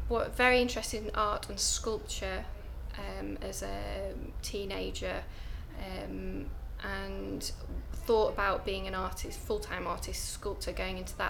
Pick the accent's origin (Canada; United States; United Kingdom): United Kingdom; North West England; I'm from Cheshire, Northerner.